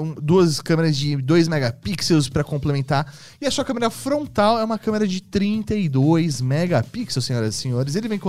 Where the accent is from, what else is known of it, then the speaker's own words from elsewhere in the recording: Brazil; Porque a gente é educado, a gente é brasileiro.